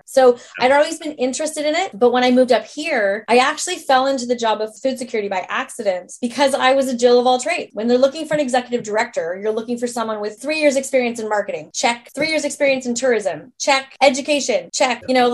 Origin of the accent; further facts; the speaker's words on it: British Columbia, Canada; moved away as an adult; But I'm actually from Vancouver Island originally, so I understand how far north I am. I've been here for 7 years and a month. Actually, you're catching me 6 weeks before I leave for Alberta.